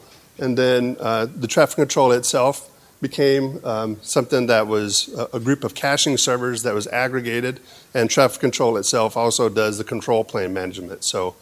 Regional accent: Denver, Colorado, United States; I'm from Denver, Colorado.

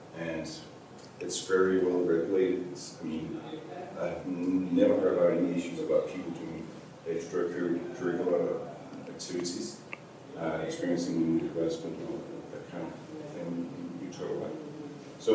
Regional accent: Denmark; I'm from Denmark.

